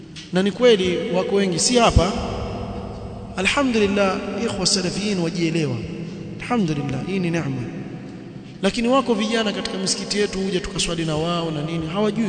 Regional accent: Kenya; kule kwetu Kenya kumeingia hizo shanga zile.

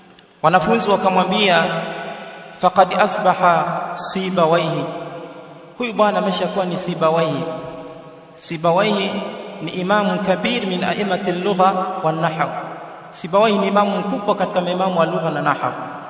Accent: Singida, Tanzania; kwetu ni Singida. Kwa hiyo karibuni sana Singida.

